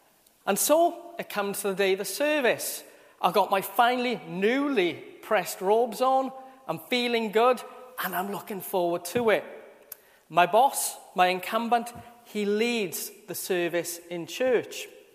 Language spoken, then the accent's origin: English; Wales, United Kingdom; accent: Welsh; I am a Welshman, and I pretty much conform to every Welsh stereotype that there is. I'm this little fella from the South Wales Valleys, from the great town of Merthyr Tydfil.